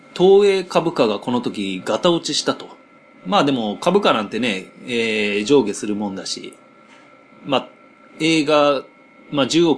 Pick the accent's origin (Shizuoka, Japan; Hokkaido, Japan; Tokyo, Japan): Tokyo, Japan; Kameido; 私の生まれ育ったとこのすぐ近くにある、ね、亀戸のサンストリートっていうとこなんですよ